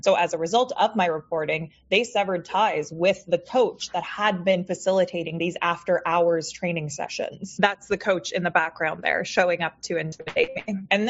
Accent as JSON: {"language": "English", "country": "Canada", "said": "I'm a Canadian journalist"}